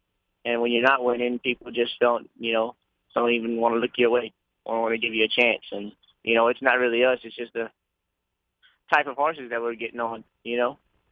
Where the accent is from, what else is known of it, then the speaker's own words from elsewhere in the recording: Lafayette, Louisiana, United States; So I grew up on the race, like really at Evans and Downs. I was on the backside since I could walk.